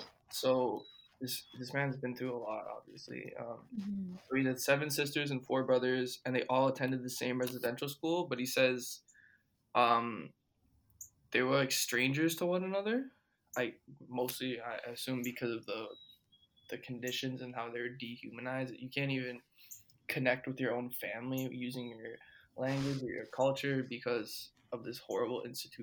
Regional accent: Toronto, Ontario, Canada; Like, I grew up in Toronto, so

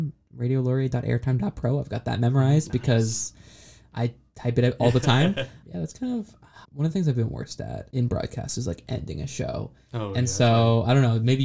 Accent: United Kingdom; also born or lived in United States; I'm British and American at the same time.

